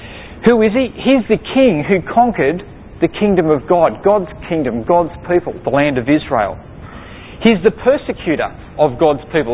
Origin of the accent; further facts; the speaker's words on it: Sydney, New South Wales, Australia; I grew up in New South Wales, and I grew up in Sydney